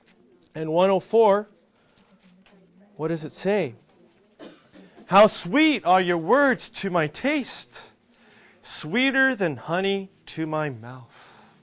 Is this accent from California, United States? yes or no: yes; Fountain Valley, California, United States; Now, I grew up in the United States in Fountain Valley.